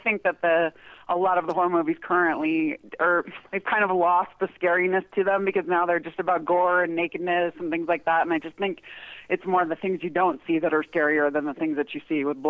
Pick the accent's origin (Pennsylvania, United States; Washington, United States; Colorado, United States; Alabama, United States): Colorado, United States; I grew up in Colorado, and these events took place within Colorado.